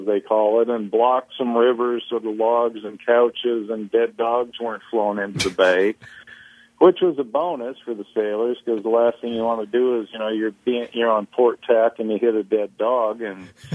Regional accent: San Diego, California, United States; I'm from San Diego, so I inherited the America's Cup.

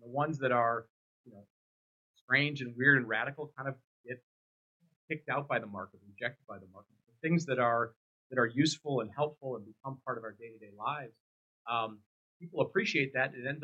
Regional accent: Detroit, Michigan, United States; So you know, I grew up in Detroit

